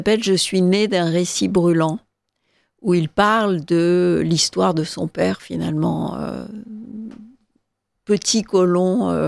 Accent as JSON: {"language": "French", "town": "Tunis", "region": "Tunis Governorate", "country": "Tunisia", "tie": "born there", "said": "Moi, je suis né à Tunis, effectivement, de parents tunisiens"}